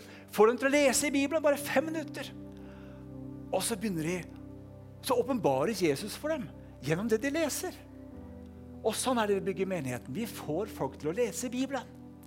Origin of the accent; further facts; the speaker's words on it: DR Congo; now in Norway; Jeg vokste jo opp i Kongo, som, i Afrika, som en del av dere vet.